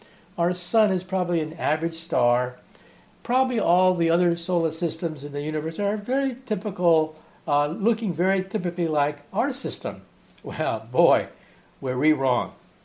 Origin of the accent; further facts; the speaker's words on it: California, United States; Now, I grew up in California. That's where I was born. That's where I was raised.